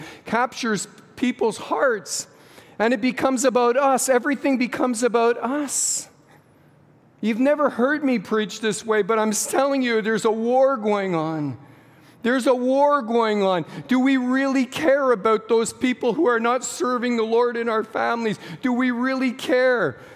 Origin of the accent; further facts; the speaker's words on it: Montreal, Quebec, Canada; When I grew up in Montreal